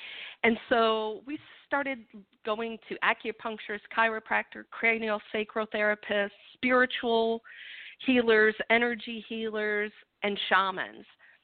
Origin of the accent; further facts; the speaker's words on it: Midwest, United States; like most people growing up in the Midwest, I believe that traditional Western medicine was the only way to go